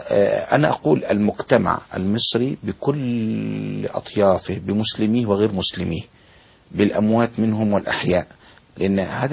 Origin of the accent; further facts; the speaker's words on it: Egypt; أنا كمواطن مصري كنت في الخارج